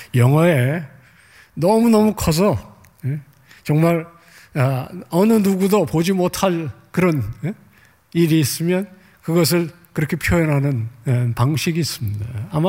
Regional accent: Seoul, South Korea; 저는 70년대 초반에 한강이 내려다 보이는 응봉동이라는 곳에 살았는데요.

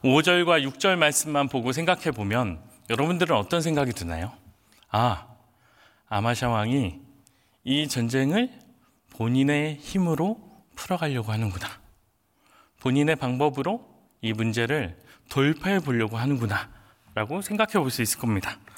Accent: Chungcheong, South Korea; 저는 충청도 사람인데 충청도 사람들은 돌려서 이야기 많이 하거든요.

